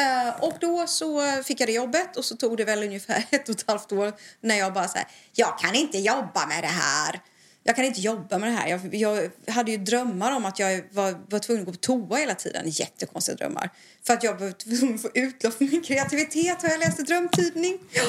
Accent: Huskvarna, Jönköping County, Sweden; now in Stockholm, Sweden; jag flyttade till Stockholm. Jag är från Huskvarna då, va? Jag är ju från Småland.

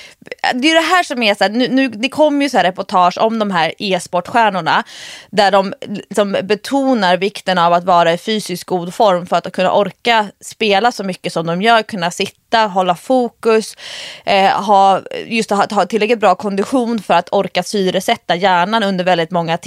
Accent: Stockholm, Stockholm County, Sweden

